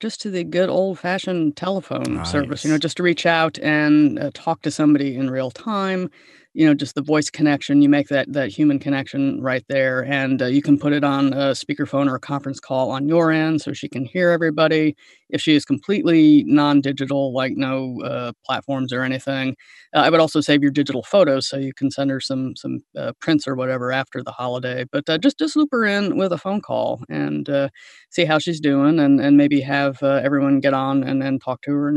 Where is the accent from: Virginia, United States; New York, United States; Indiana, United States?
Indiana, United States; I am from the Midwest, and so there's always some kind of playing card event after the meal.